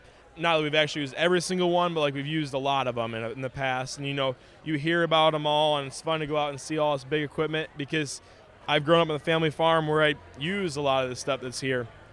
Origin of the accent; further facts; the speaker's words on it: Pearl City, Illinois, United States; I'm from Pearl City, Illinois, the Pearl City FFA chapter.